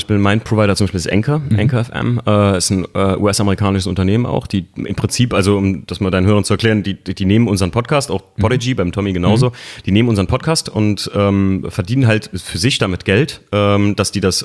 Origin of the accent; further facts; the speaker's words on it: Koblenz, Rhineland-Palatinate, Germany; ich komme ja eigentlich aus Koblenz